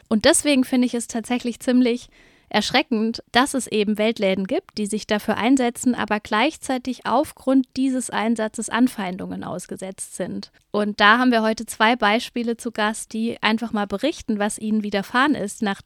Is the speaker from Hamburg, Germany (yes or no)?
no; Nierstein, Rhineland-Palatinate, Germany; ich komme ja aus Nierstein, das ist ja ein recht kleiner Ort in der Nähe von Mainz mit 9000 EinwohnerInnen.